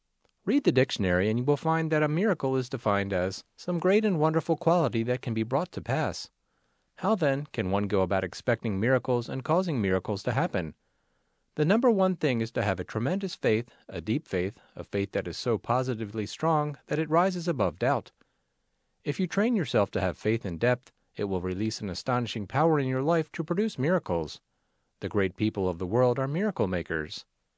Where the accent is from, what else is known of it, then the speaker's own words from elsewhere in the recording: Iowa, United States; Even though I grew up in Iowa at a time when Dr. Kenneth Jernigan was at the height of his influence in that state